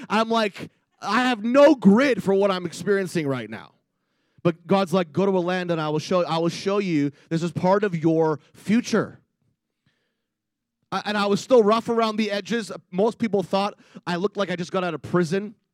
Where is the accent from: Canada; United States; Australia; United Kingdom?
Canada; Like I'm a Canadian.